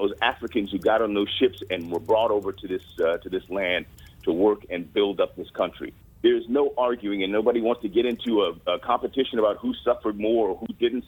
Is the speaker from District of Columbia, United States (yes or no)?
yes; Washington, District of Columbia, United States; I grew up in Southeast D.C., minutes from RFK Stadium, Chocolate City.